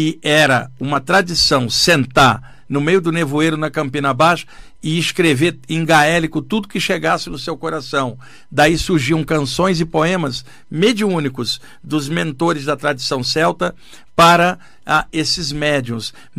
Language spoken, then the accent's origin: Portuguese; Rio de Janeiro, Brazil; now in São Paulo, Brazil; Eu falo isso com tristeza, porque eu sou do Rio, mas São Paulo é o motor do país. Eu te falo como alguém que é carioca e mora em São Paulo.